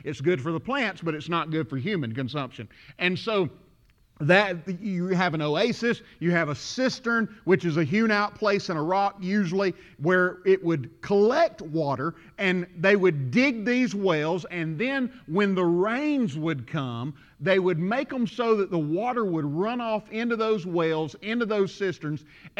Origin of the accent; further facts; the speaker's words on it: the South, United States; growing up in the South, here's something that I heard a lot, that's daddy's money.